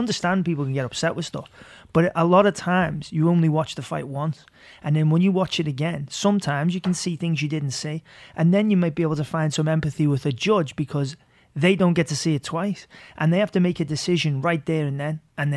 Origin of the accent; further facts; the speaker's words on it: Liverpool, North West England, United Kingdom; And so I'm really happy for Till because I'm from Liverpool.